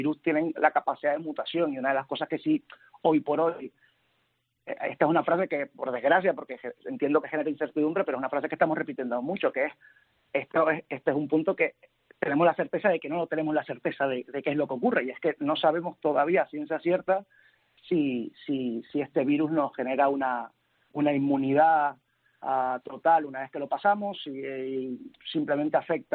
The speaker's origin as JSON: {"language": "Spanish", "region": "Canary Islands", "country": "Spain", "said": "yo soy canario, de islas menores de mi comunidad autónoma"}